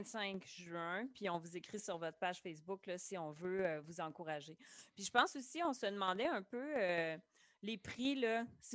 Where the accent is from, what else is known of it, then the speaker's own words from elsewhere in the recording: Quebec, Canada; Je viens d'Abitibi